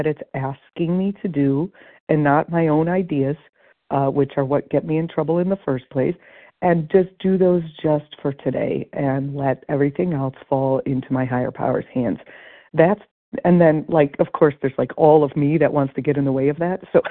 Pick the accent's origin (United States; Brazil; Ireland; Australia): United States; Connecticut; on the list, it says I'm from Connecticut, but I'm currently hunkered down under the snow warning cold warning in Pennsylvania.